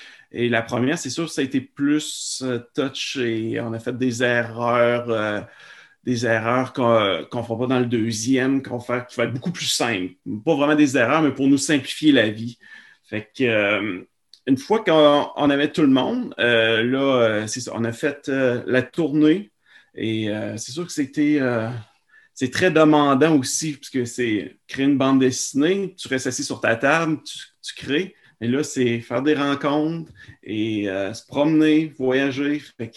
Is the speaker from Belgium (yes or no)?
no; Quebec, Canada; c'était vraiment mon coin de pays. Je voulais montrer en premier parce que les gens gagnent à venir en Gaspésie, en Bas-Saint-Laurent.